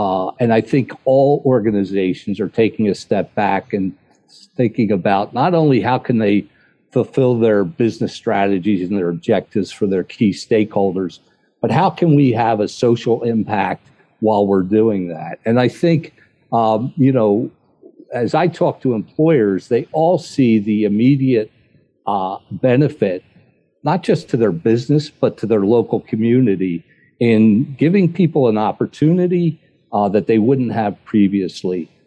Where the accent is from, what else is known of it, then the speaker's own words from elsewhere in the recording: Philadelphia, Pennsylvania, United States; I'm a Philadelphian, and to bring it into my hometown has been particularly gratifying.